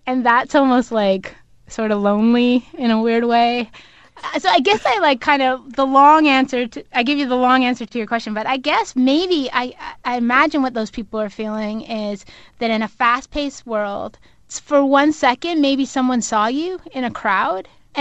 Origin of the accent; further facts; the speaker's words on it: Canada; a girlfriend of mine who actually I grew up with in Canada